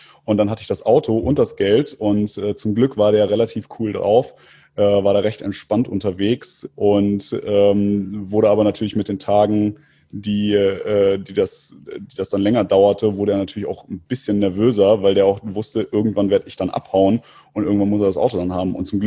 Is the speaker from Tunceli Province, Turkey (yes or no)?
no; Istanbul, Turkey; now in Germany; ich komme aus Istanbul. Da sagte er aber, das ist aber ein deutscher Pass, den du da hast.